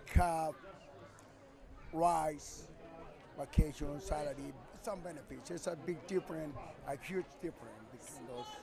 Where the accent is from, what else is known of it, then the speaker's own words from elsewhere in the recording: Mexico City, Mexico; English is a second language; now in United States; Well, actually, I came from Mexico City.